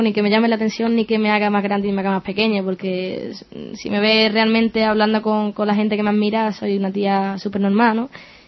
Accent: Jerez de la Frontera, Andalusia, Spain; él es de la isla y yo soy de Jerez.

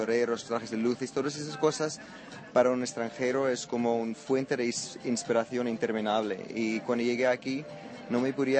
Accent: South Africa; Spanish is a second language; yo soy de Sudáfrica, crecí en el desierto, donde todo es muy simple

